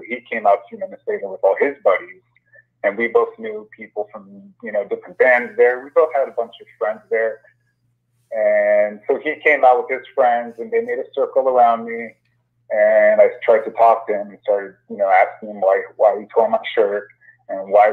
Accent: Los Angeles, California, United States; moved away; Right now, no. I was actually born and raised in LA, but I haven't been in the States for, I don't know

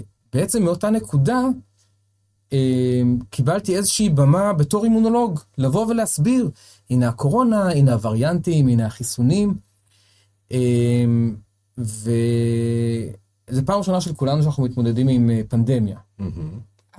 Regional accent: Jerusalem, Jerusalem District, Israel; אני ירושלמי.

